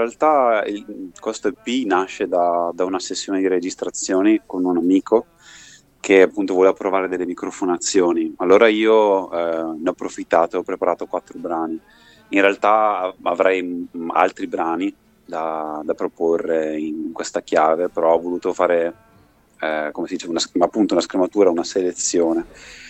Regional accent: Gaino, Lombardy, Italy; vengo da Gaino, che è un piccolo villaggio sulle colline del Garda occidentale.

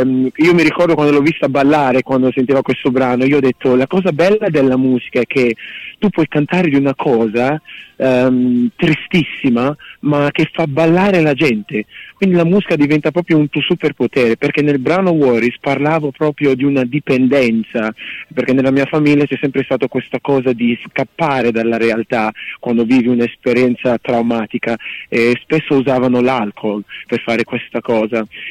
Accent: Nigeria; soprattutto da come sono cresciuto in Nigeria e le esperienze traumatiche che ho vissuto

